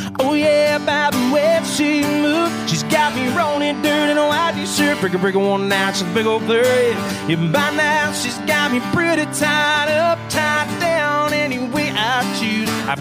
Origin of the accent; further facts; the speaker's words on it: Michigan, United States; Like I grew up outside of Detroit, so I learned how to sing off Motown music, R&B, oldies music